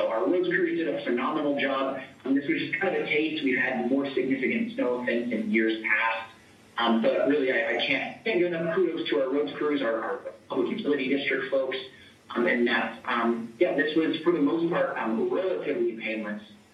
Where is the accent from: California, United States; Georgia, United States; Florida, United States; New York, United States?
California, United States; I'm originally from California. I'm not very comfortable driving in that kind of stuff